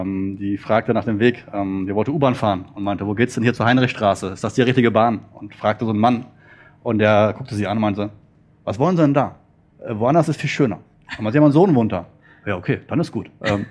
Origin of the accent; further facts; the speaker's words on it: Southern Germany, Germany; so als Süddeutscher